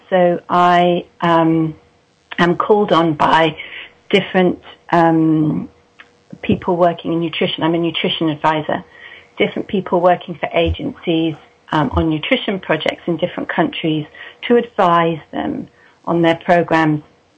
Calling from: Oxford, South East England, United Kingdom; I'm calling from Oxford in England.

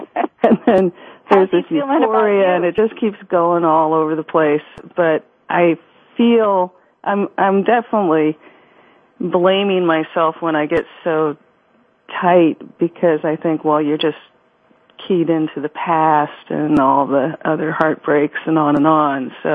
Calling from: Vermont, United States; I'm calling from Vermont.

